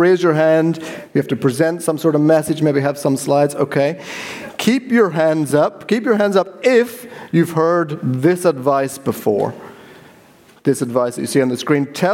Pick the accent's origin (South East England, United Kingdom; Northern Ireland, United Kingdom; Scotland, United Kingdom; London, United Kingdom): Northern Ireland, United Kingdom; I'm from Northern Ireland.